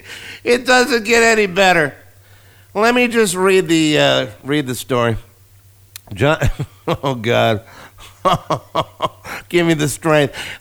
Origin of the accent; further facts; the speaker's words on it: Strongsville, Ohio, United States; I grew up in Strongsville, Ohio, a suburb about, 20 miles south of Cleveland. Hence why I say I'm from Cleveland. But actually, Strongsville is where I went to school.